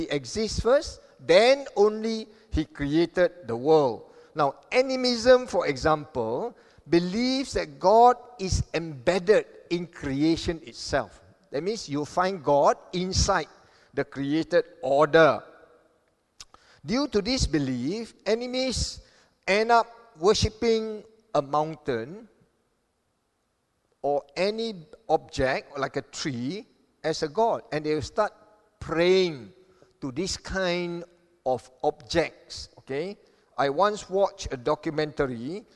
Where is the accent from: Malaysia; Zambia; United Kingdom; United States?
Malaysia; Kelantan; When I was growing up in the East Coast in Kelantan, I had this personal dilemma